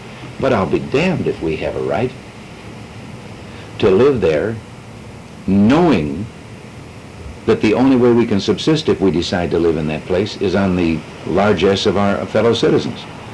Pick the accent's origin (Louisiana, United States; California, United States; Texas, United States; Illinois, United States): Illinois, United States; Dixon; suppose I decide that I want to go back and live in the small town where I grew up in Dixon, Illinois.